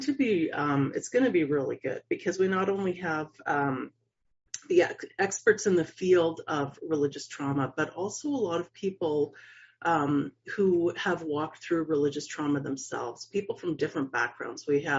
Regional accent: Canada; I'm Canadian. I live in British Columbia.

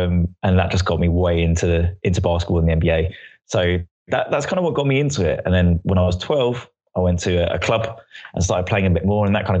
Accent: Stanmore, London, United Kingdom; No, I'm from Northwest London, from Stanmore originally.

